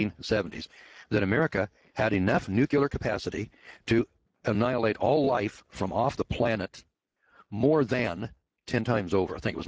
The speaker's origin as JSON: {"language": "English", "country": "United States", "said": "I'm an American and I'm one of the guys that's paying the taxes to build all these nukes"}